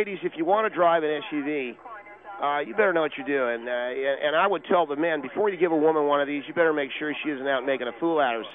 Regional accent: California, United States; I come from California, so those of us who grew up around the desert, we know an awful lot about off-roading, motocross, motorcycles.

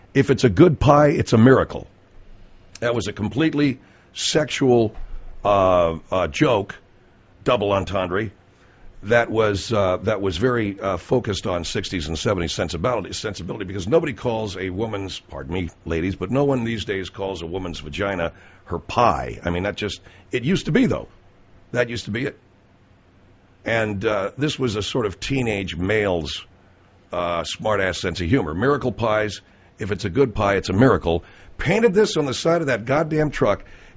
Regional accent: Arcadia, California, United States; If you grew up in Arcadia, California, like I grew up in Arcadia, California, you remember a truck that was driving throughout Arcadia during the 60s and the 70s.

